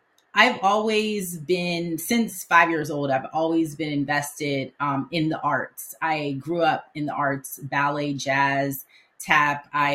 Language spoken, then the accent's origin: English; Pasadena, California, United States; born there; also born or lived in Brooklyn; So even though I was born in Pasadena, I moved around a lot.